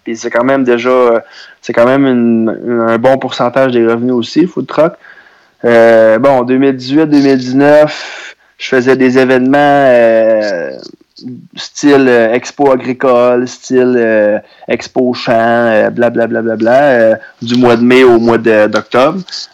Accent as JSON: {"language": "French", "town": "Saint-Jean-sur-Richelieu", "region": "Quebec", "country": "Canada", "said": "Parce que moi, je suis de Saint-Jean-sur-Richelieu, fait que mon food truck, grosso modo, là, je roulais comme sur la rive sud de Montréal"}